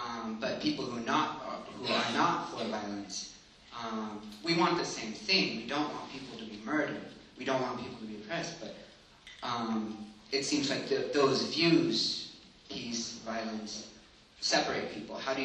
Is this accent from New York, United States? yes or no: no; Houston, Texas, United States; I'm from Houston, too. Thanks for going down there.